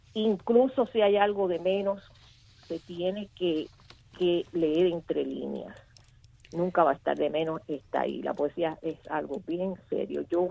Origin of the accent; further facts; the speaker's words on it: Cuba; había muchas dificultades en mi tierra, que es Cuba, para conseguirse una camarita fotográfica